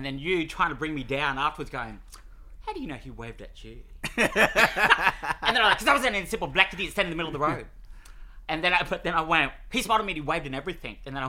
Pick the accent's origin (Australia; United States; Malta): Australia; Townsville, Queensland; also born or lived in Cloncurry; from the Curry. So my hometown's Cloncurry. But I grew up in Townsville.